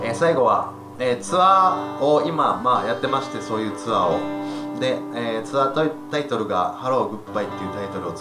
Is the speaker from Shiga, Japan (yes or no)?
yes; Shiga, Japan